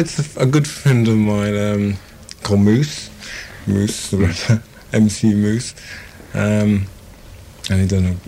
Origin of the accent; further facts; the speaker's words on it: Birmingham, West Midlands, United Kingdom; I'm from Birmingham.